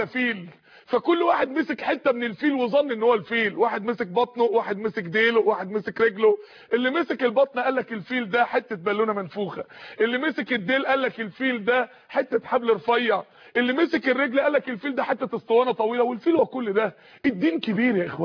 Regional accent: Egypt; أنا وأنت مصريين، أنا وأنت مسلمين

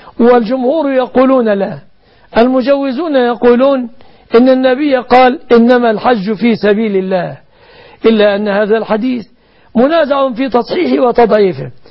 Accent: Egypt; بلادنا مصر

